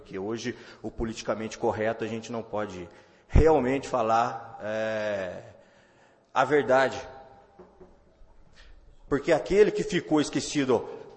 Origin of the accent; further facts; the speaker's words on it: Muzambinho, Minas Gerais, Brazil; born there; Em 2004, eu fui para São Paulo. Então, um detalhezinho. Nasci em Muzambinho. Tenho 33 anos.